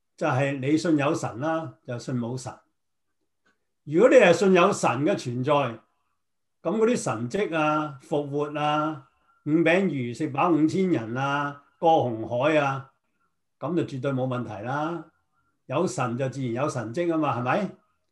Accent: China; 或者我哋中國人東方嘅背景

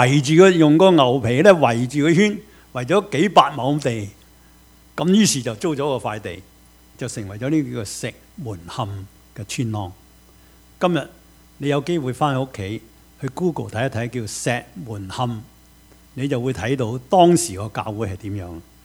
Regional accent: China; 贵州我哋中国人成日有一句说话啦

